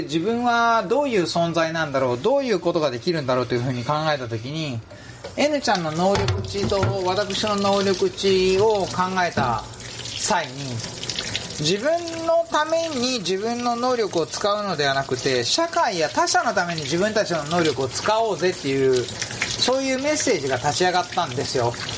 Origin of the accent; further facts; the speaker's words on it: Toyohashi, Aichi, Japan; now in Kyoto, Japan; 私もともと愛知県の豊橋出身ということもあって